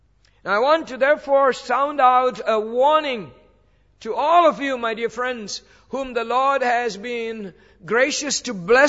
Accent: India; When I was growing up in India

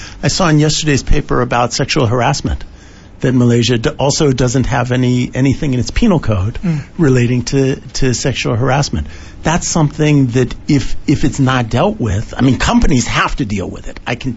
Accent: United States; I think this happens often with debt collectors in my home country, America.

